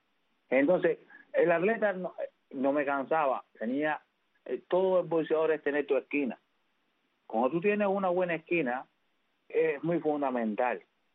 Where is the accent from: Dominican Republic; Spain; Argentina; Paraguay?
Dominican Republic; Ya es a Santo Domingo, ya me siento en mi tierra.